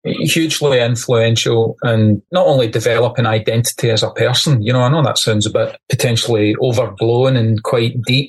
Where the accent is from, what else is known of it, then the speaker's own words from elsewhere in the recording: Glasgow, Scotland, United Kingdom; born there; I was born in Glasgow.